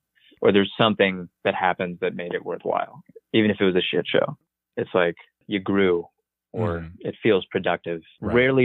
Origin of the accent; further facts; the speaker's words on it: Vermont, United States; I'm just from Vermont.